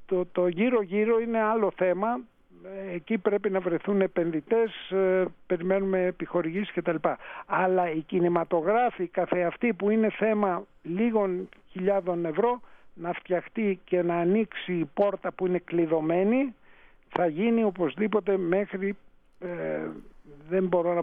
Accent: Athens, Attica, Greece; Εγώ που γεννήθηκα, μεγάλωσα στην Αθήνα από όλη μου τη ζωή

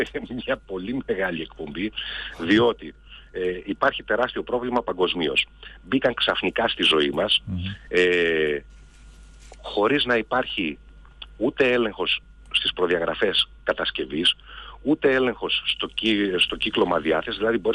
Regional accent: Kavala, Eastern Macedonia and Thrace, Greece; Εδώ που μένω, εγώ είμαι από την Καβάλα, στην περιοχή που μένω, υπάρχει μαγάζι

